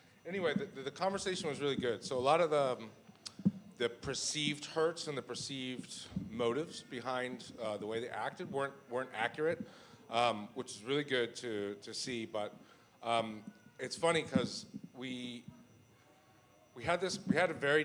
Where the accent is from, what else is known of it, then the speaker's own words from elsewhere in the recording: Philadelphia, Pennsylvania, United States; I grew up in West Philly.